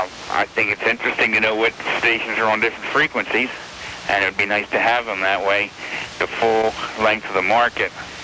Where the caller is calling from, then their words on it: New Castle, Delaware, United States; I'm calling from Newcastle, Delaware.